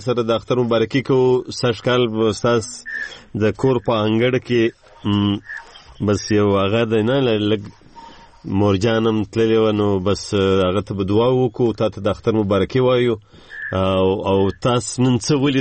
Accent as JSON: {"language": "Pashto", "town": "Zhob", "region": "Balochistan", "country": "Pakistan", "said": "زه د ژوب یم"}